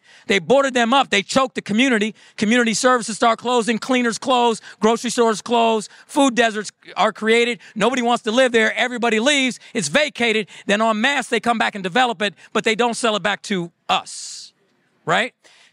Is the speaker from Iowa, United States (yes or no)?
yes; Iowa, United States; born there; now in Michigan, United States; So I chose Michigan. I'm not from Michigan. Right. I came here and I was born in Iowa.